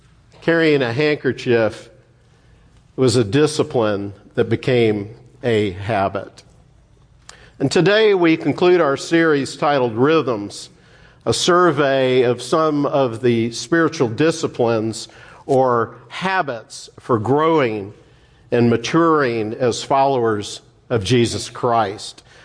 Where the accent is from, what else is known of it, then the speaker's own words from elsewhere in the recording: Dallas, Texas, United States; Growing up in Dallas, part of my early education was spent at St. Mark's School of Texas, an all-boys college prep school.